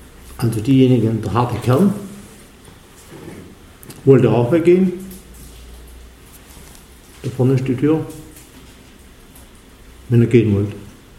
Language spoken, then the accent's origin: German; Baden-Württemberg, Germany; Also ich übersetze so als Schwabe auch gerne mit Brudle.